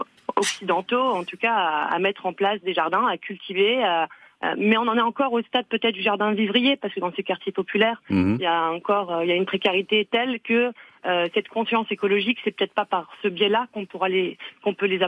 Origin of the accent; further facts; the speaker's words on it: Kabylie, Algeria; Moi, je suis également originaire d'Algérie, de Kabylie. J'ai une double culture du jardin, on va dire.